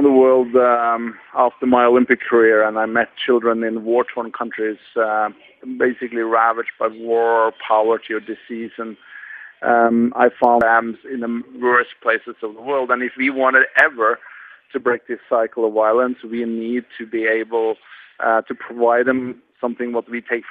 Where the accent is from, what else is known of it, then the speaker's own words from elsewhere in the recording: Norway; now in Toronto, Canada; growing up in Norway and now living in Canada and Toronto